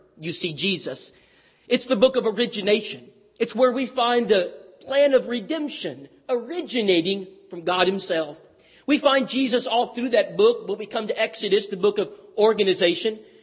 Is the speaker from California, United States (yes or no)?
no; Texas, United States; It's good to be in my home state and good to be back in my home city.